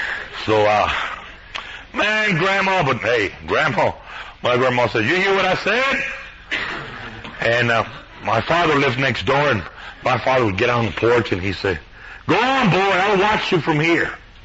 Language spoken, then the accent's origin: English; United States; I grew up here in the States, but my father and my grandmother, they lived in Mexico.